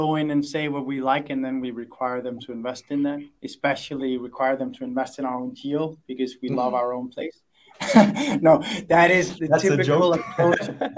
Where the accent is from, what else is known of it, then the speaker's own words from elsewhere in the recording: Denmark; because I'm from Denmark